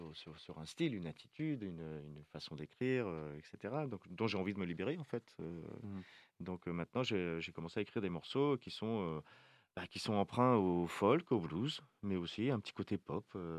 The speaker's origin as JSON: {"language": "French", "country": "France", "tie": "born there", "said": "je suis né en France, en fait, et puis ma mère a beaucoup voyagé, voilà, j'ai passé quasiment 10 ans sur les routes, quoi."}